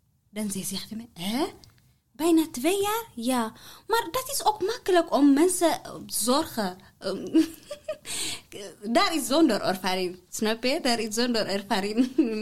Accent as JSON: {"language": "Dutch", "country": "Eritrea", "second_language": "Dutch", "lives_now": "Netherlands", "said": "Ik kom uit Eritrea. Ik woon in Nederland al 7 jaar."}